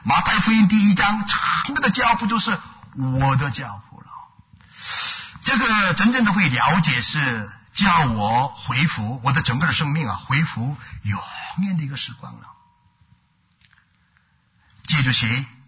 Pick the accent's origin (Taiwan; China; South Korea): South Korea; 我心里面我是韩国人